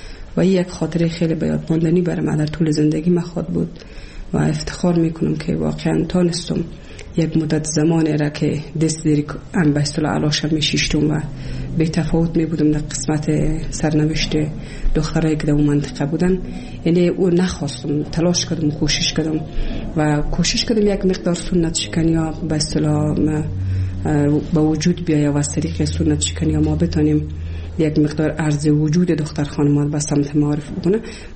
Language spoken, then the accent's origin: Persian; Kabul, Afghanistan; also born or lived in Bamyan; از ولسوالی شیبر ولایت بامیان هستم. در سال 1356 در یک خانواده روشن فکر من در ولایت کابل به دنیا آمدم و تحصیلات خود من در کابل و پایان رسادم تا صنف 12